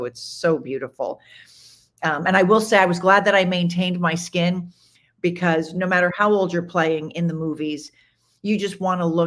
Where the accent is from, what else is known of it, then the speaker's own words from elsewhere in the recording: Long Island, New York, United States; I mean, I'm originally from Long Island. I went to NYU, but I never lived in Manhattan.